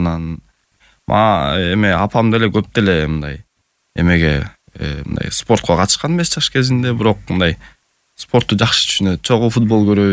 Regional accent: Tosor, Issyk-Kul Region, Kyrgyzstan; А бирок негизи айылман деле бул Жетөгүз район Тосор айылында төрөлүп өскөм да.

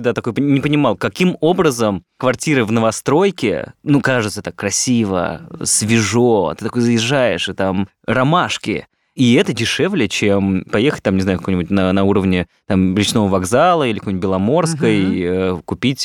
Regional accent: Moscow, Russia; вот я там москвич в пятом поколении.

